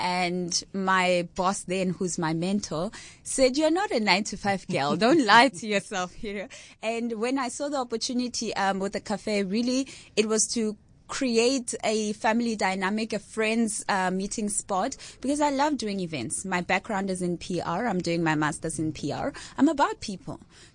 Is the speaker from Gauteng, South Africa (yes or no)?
yes; Kagiso, Gauteng, South Africa; now in Cape Town, South Africa; Okay, so originally I'm from Johannesburg in Kagiso, the West Rand.